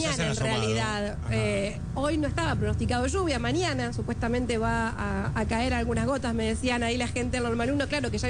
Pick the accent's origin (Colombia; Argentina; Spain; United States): Argentina; Berisso, Buenos Aires Province; cerquita de la ciudad de Berisso, en Avenida Montevideo y 11, de donde soy yo.